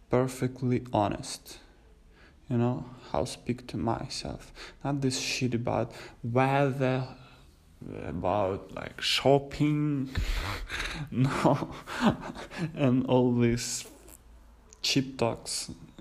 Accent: Ukraine; English is a second language; now in Kyiv, Ukraine; I'm a guy from Ukraine, and I I'm 24 years old, and I'm like living with my family, with my mom and dad. And you know, I'm not native Kyiv citizen. You know, my parents came here when I was like 6 or 7 years old.

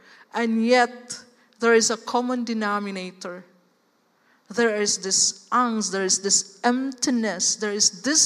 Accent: Philippines; we are Filipino. Pinili na, pinino pa. That we can easily adopt, we can go to anywhere else, and we can be a courier, an ambassador, a ministry of reconciliation to as many countries as possible. So it is now with us, the challenge for us Filipinos.

